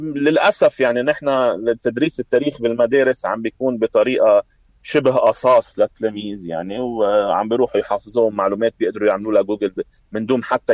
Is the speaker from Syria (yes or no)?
yes; Syria; انه انا كوني سوري على التعبير بحبش احكي بهالموضوع